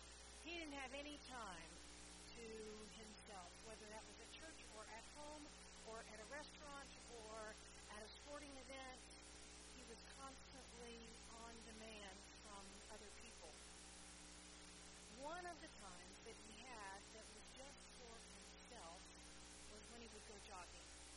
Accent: Gainesville, United States; Many of you know, I grew up in Gainesville, and I grew up here in Trinity.

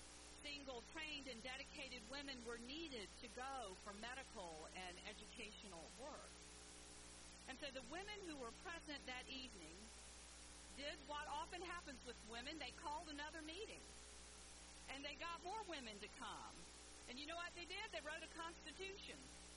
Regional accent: Lakeland, Florida, United States; also born or lived in Jacksonville; I was born in Jacksonville. My family moved to Lakeland, where my parents still live.

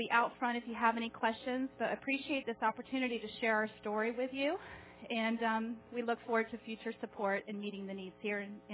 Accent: Gainesville, Florida, United States; I was born and raised here in Gainesville, Florida

